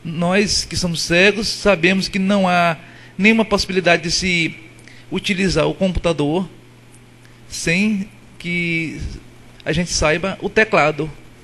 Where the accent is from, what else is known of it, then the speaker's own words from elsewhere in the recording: São Luís, Maranhão, Brazil; sou de São Luís do Maranhão